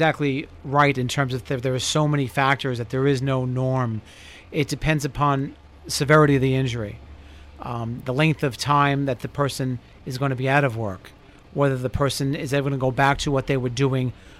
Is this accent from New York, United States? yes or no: yes; Brooklyn, New York, United States; also born or lived in Long Island; I'm a New Yorker by birth. Brooklyn, New York, and then moved to Long Island and ended up here.